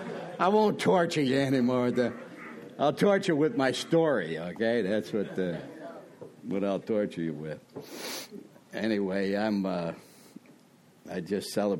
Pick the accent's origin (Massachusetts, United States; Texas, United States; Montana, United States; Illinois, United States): Illinois, United States; Peoria; also born or lived in Springfield; I'm from Illinois. I was born in Springfield, Illinois, and raised in Peoria, Illinois.